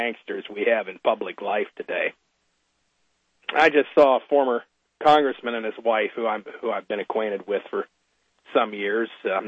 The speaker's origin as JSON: {"language": "English", "region": "Pennsylvania", "country": "United States", "tie": "born or raised there", "said": "well, folks, growing up in Pennsylvania, I got to know a lot of people who were Mennonites and quite a few Amish people as well."}